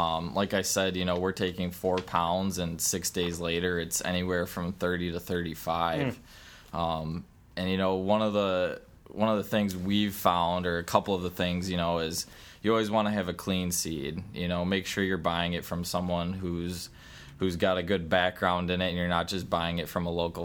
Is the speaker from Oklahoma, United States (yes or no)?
no; Green Bay, Wisconsin, United States; Green Bay, Wisconsin.